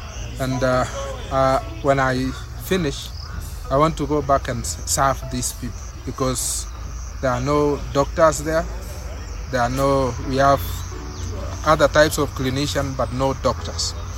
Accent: Narok County, Kenya; I am from Kenya. I'm a Kenyan. and from Narok County. That is where Maasai Mara is.

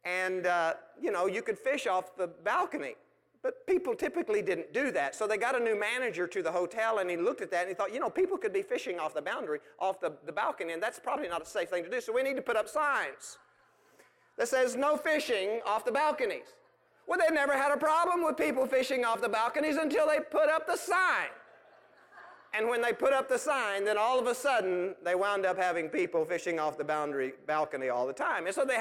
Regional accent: Texas, United States; Now, I grew up in West Texas.

